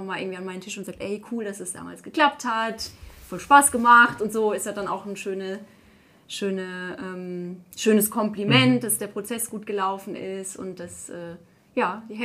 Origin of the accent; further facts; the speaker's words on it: Baden-Württemberg, Germany; Mannheim passt gut, so ich komme aus der Heidelberger Ecke.